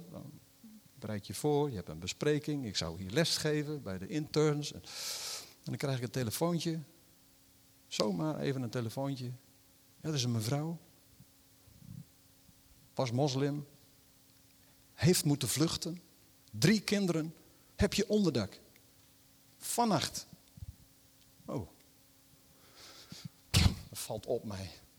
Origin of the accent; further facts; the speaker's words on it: Netherlands; Maar wij willen, vooral als Nederlanders, voor een dubbeltje op de eerste rij.